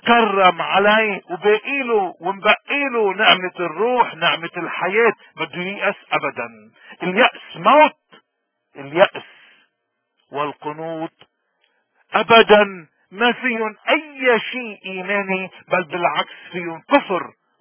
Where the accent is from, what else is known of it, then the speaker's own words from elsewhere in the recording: Lebanon; نحن أولاد لبنان